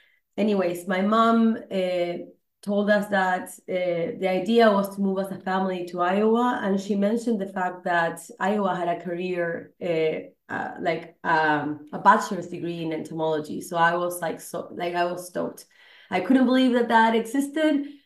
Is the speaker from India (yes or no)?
no; Uruguay; moved away as an adult; now in United States; I'm actually originally from Uruguay, South America.